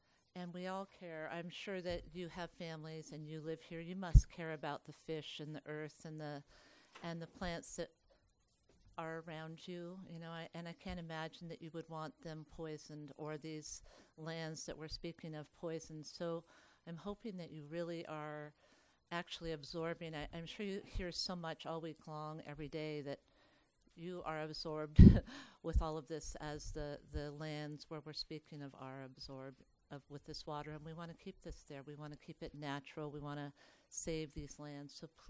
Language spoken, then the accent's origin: English; Mendocino, California, United States; I'm from Mendocino.